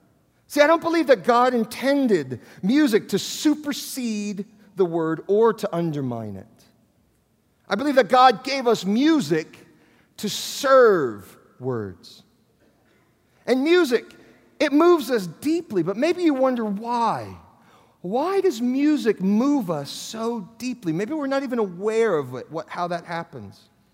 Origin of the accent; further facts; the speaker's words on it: New York City, New York, United States; I was raised in New York City, and showing emotions, particularly in our environment, that wasn't really natural for me.